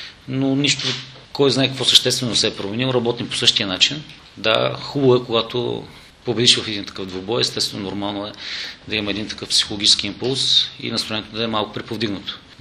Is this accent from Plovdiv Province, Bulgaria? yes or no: yes; Plovdiv, Plovdiv Province, Bulgaria; това е родния ми град и е нормално в родния ми град да се чувства